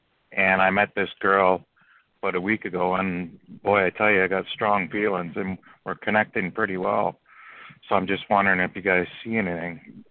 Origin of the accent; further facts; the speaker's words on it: Canada; I look younger than what I am because I'm Canadian too, eh?